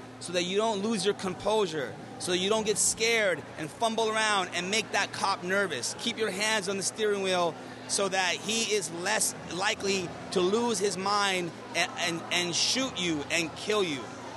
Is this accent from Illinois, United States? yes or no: no; Miami, Florida, United States; now in Vermont, United States